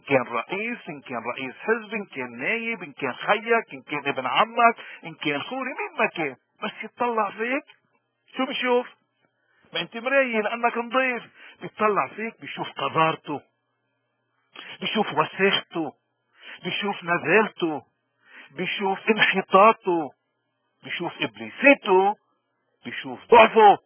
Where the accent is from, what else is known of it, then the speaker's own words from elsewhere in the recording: Lebanon; بدنا نتذكر دايما انه نحن لبنانيين وين ما كنا، بكندا، بآخر المريخ، بالقمر، نحن مميزين